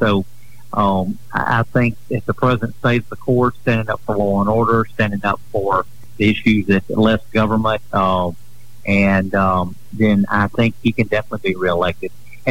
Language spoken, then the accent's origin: English; the South, United States; Of course, he's a Democrat, I'm a Republican, but we're both from the South